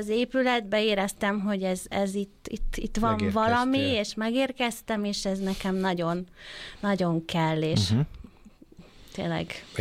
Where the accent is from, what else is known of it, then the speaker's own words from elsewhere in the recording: Székesfehérvár, Fejér, Hungary; born there; now in Badacsony, Hungary; én Székesfehérváron születtem, ami azért közel van a Balatonhoz. Jártunk is le, tényleg egész gyerekkoromat lent töltöttem a Balatonpartján, viszont Akaratján, ami azért jóval messzebb van.